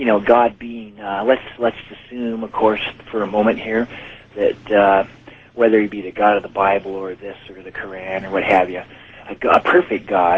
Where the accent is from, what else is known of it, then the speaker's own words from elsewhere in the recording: Riverside, California, United States; I'm from Riverside